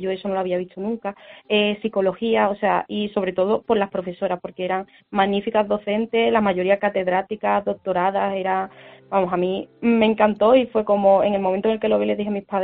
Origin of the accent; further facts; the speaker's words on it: Seville, Andalusia, Spain; yo soy de Sevilla